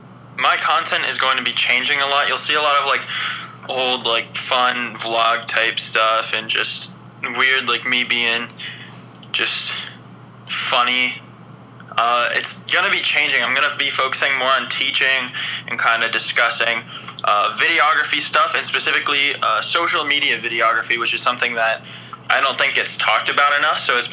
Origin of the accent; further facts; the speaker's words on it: Lincoln, Nebraska, United States; I'm from Lincoln, Nebraska.